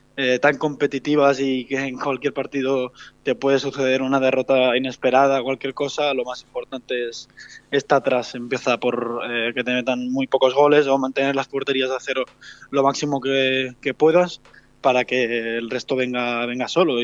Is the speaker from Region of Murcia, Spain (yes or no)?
no; Tarragona, Catalonia, Spain; yo vengo de Tarragona también